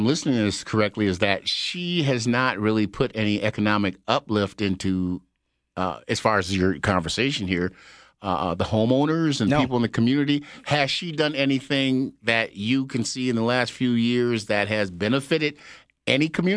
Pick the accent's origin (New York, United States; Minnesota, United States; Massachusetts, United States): Minnesota, United States; Minneapolis; I grew up in Minneapolis, in St. Paul, and I'm going to tell you, I'm not ashamed. I worked at every fast food restaurant on Lake Street